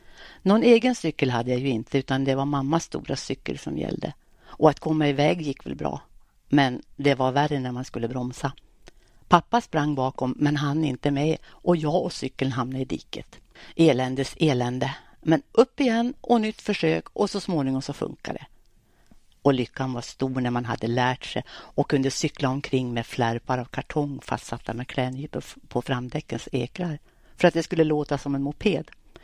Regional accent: Husum, Västernorrland County, Sweden; now in Örnsköldsvik, Sweden; men familjen bytte namn 1970. Jag är född och uppvuxen i Husum och bor nu i Övik i Brösta tillsammans med min man

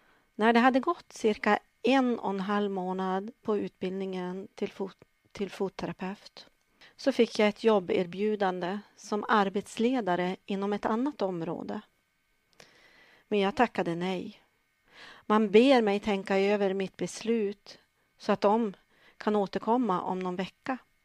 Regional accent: Umeå, Västerbotten County, Sweden; Nu är det skönt att vara hemma i Umeå igen, där jag har min familj.

